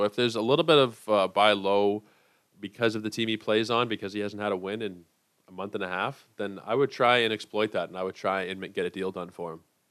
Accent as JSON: {"language": "English", "town": "Toronto", "region": "Ontario", "country": "Canada", "said": "you guys know that I am from Toronto."}